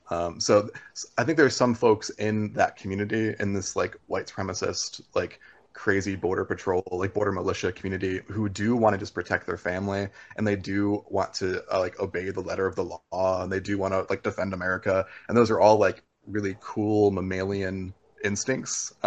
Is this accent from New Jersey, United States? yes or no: no; Arizona, United States; Well, like, growing up in Arizona didn't hurt.